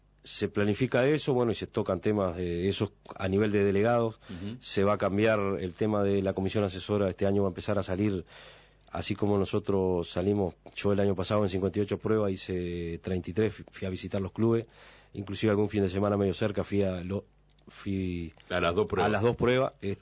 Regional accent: Santa Clara de Olimar, Treinta y Tres, Uruguay; yo soy de Santa Clara de Orimar. Allí es el segundo raid en antigüedad que hay del hispano.

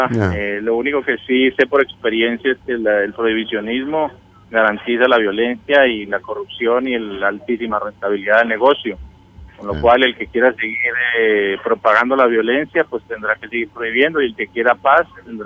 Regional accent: Colombia; Pues me apoyo rotundo y absoluto a todas las iniciativas de paz en mi país, lo necesitamos urgentemente. Colombia lleva más de 50 años sometida bajo el yugo de la violencia

